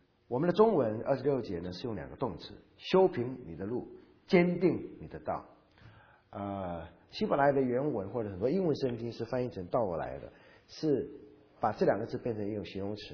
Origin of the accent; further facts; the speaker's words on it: China; 我们中国人是认为眼神很重要。